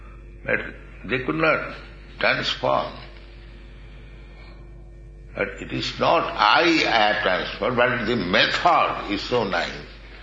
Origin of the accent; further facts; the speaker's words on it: India; now in New York, United States; I came from India alone, in New York, 1965.